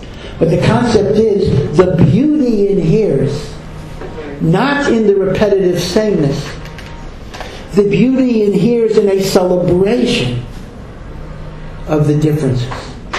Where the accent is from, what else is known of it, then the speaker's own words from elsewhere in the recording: North Dakota, United States; But what can I do? I'm from North Dakota.